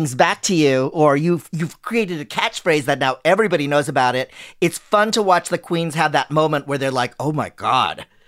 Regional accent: Philippines; we took a Filipino selfie all together because we're all Filipino.

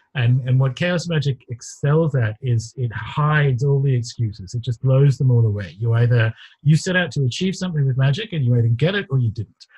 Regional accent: Newcastle, New South Wales, Australia; about 3 miles away down the road where I grew up in Newcastle, Australia, it was a really good independent bookstore.

